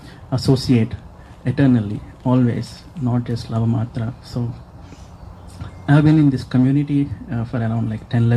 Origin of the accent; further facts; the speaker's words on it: Hillsborough, North Carolina, United States; When I said, I'm from Hillsborough, North Carolina, he said, Radha Golokananda.